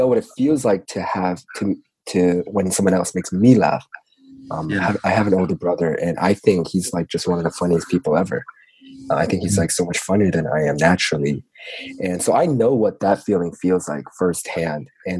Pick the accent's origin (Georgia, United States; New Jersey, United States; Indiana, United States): Georgia, United States; Atlanta; also born or lived in Guam; so I was born in Guam, like you mentioned, and I moved to Atlanta when I was around four. And I've been here my whole life, so I'm pretty much an Atlanta native.